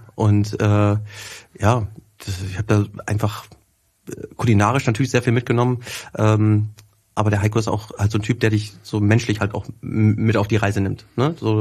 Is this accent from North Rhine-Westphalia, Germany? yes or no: yes; Wetter, North Rhine-Westphalia, Germany; bei uns zu Hause quasi in Wetter, wo ich herkomme